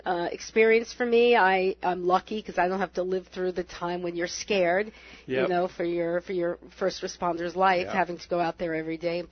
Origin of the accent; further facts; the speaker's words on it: San Diego, California, United States; now in New York, United States; I'm from San Diego, when I moved to New York, I went to San Diego.